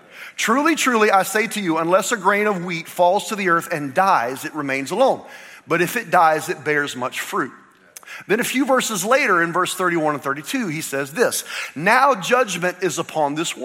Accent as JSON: {"language": "English", "town": "Rincon", "region": "Georgia", "country": "United States", "said": "I'm from Rincon, Georgia. Who here has heard of Rincon, Georgia?"}